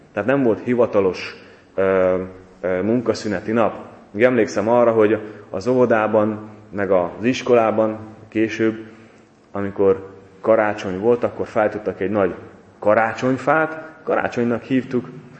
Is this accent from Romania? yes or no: no; Visk, Zakarpattia Oblast, Ukraine; Visk az, ahol talán még most is többségben van a magyarság. Ahol én születtem, ahol én gyerekkoromat töltöttem, felnevelkedtem, többségben van a magyarság